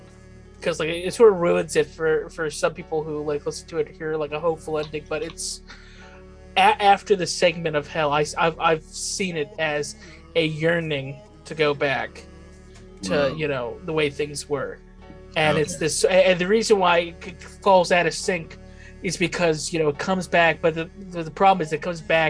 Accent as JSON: {"language": "English", "region": "New Jersey", "country": "United States", "tie": "born or raised there", "said": "I was in New Jersey. You know, I grew up in New Jersey"}